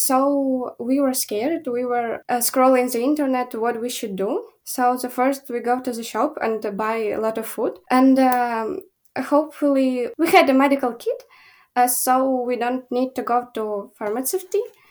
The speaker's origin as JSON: {"language": "English", "town": "Lviv", "region": "Lviv Oblast", "country": "Ukraine", "said": "I'm 16 years old. I'm from Lviv, Ukraine. It's a city in the west of Ukraine."}